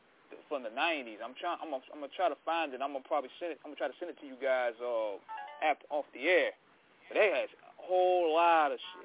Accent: the Carolinas, United States; I'm from the Carolinas. I don't, man.

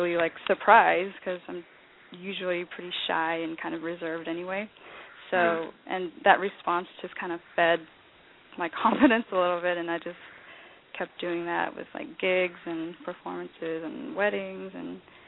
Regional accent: United States; my parents were really active in the Vietnamese community. I'm Vietnamese American.

